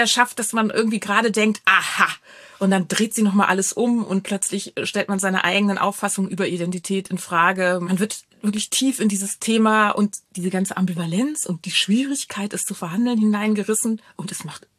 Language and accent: German; Salzgitter, Lower Saxony, Germany; Ich komme ja aus Salzgitter, aus so einem Stadtzusammenhang, wo es so ganz viele Menschen gibt, die mir auch undurchsichtig und irgendwie auch so ein bisschen fremdbestimmt erschienen.